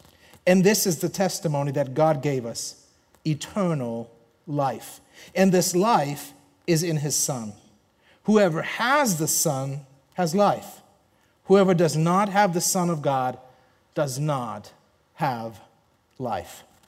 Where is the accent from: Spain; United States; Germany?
Germany; accent: German; English is a second language; I am originally from Germany, and actually drove a tank in the German army. So what you're hearing is a German accent.